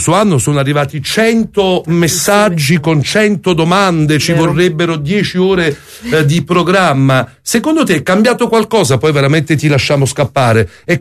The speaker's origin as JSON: {"language": "Italian", "town": "Naples", "region": "Campania", "country": "Italy", "said": "io vengo da Secondigliano e quindi da una periferia notoriamente, no, è stata disagiata, è stata distrutta, è stata in mano alla camorra"}